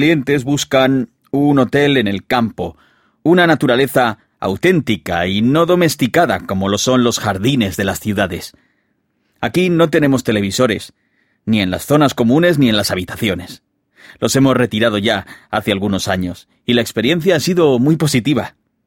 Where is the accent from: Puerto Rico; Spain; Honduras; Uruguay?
Spain; Pontedeume, Galicia; Yo nací y me crié en Pontedeume, provincia de La Coruña